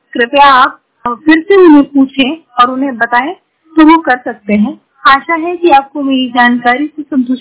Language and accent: Hindi; Varanasi, Uttar Pradesh, India; मैं यूपी वाराणसी से हूँ।